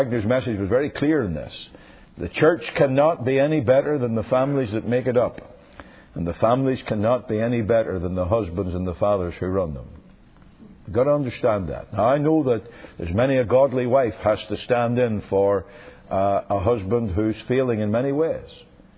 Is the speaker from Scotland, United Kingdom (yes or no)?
no; Northern Ireland, United Kingdom; Where I grew up in Northern Ireland, the only people who had retreats were Roman Catholic priests, nuns, monks, and other such very biblical people.